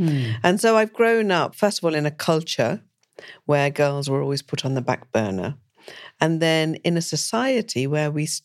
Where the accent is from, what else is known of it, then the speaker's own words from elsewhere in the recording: Leicester, East Midlands, United Kingdom; So my home city is Leicester. I still have a strong connect with my city.